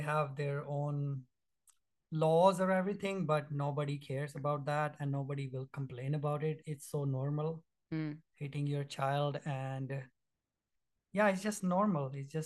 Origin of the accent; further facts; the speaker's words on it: India; now in Canada; growing up in India, the difference that I see from Canada